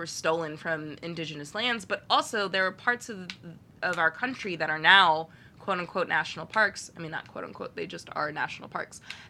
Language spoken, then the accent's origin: English; Jamaica; Well, I mean, me being Jamaican, we do a lot of goat.